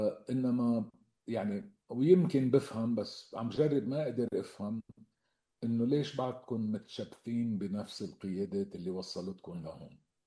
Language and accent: Arabic; Lebanon; نحن لبنانية ونحن أقوى من كل هالتفاصيل